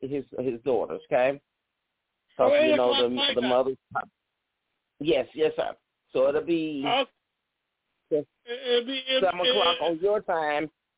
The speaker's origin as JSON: {"language": "English", "town": "Atlanta", "region": "Georgia", "country": "United States", "said": "I'm from Atlanta, Georgia."}